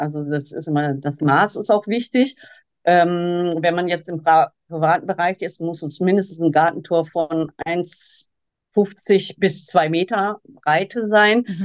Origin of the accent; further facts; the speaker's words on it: Kleve, North Rhine-Westphalia, Germany; Wir kommen aus Kleve, Bettburg-Hau.